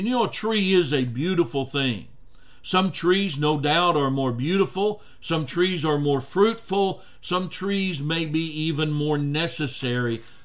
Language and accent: English; San Angelo, Texas, United States; Now, I come from San Angelo, Texas, spent 6 years down there, a desert area practically.